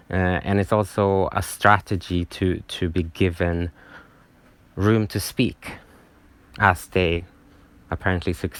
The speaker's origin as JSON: {"language": "English", "country": "Sweden", "said": "So I'm from Sweden, so we kind of connected over that then"}